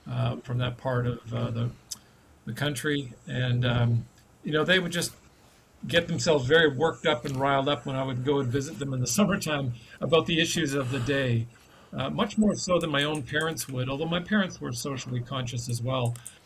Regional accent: North Vancouver, British Columbia, Canada; I grew up on the West Coast in North Vancouver

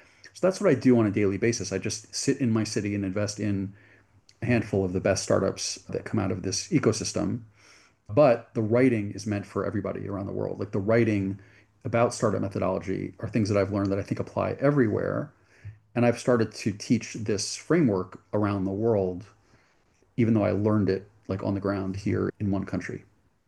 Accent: United States; moved away as an adult; now in Jerusalem, Israel; I'm from the US. You can hear from my accent. I'm not from Israel. I moved to this country years ago as a lawyer

